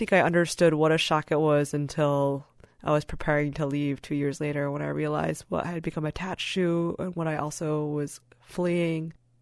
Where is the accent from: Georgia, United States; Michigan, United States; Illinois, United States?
Michigan, United States; Kalamazoo; I'm on the west part of the hand, and it's from a town called Kalamazoo.